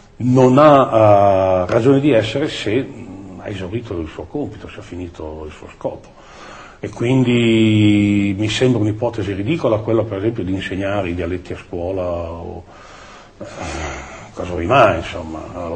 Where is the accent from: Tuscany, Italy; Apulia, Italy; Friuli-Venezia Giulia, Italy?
Tuscany, Italy; Pavana; una parte delle ricerche che ho sempre fatto sul mio paese, e quindi l'ho fatto a scopo conservativo, museizzante, anche se è una brutta parola da usare, per mantenere un documento su quello che era il dialetto di Pavana.